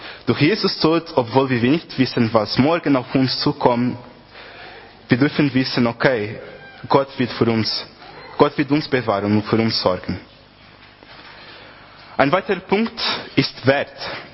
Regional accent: Portugal; German is a second language; now in Germany; als ich klein war, es war so, dass bei uns in Portugal, wir hatten immer Lager, sehr viele Lager, jugendliche Programme, es war sehr toll

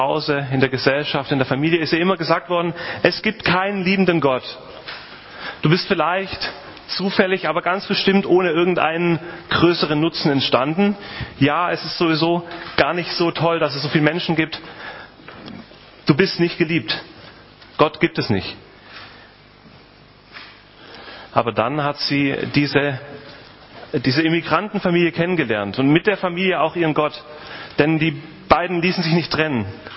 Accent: Stuttgart, Baden-Württemberg, Germany; now in Switzerland; Ich komme aus dem Schwabenland ursprünglich, Stuttgart, und bin seit 10 Jahren in der Schweiz

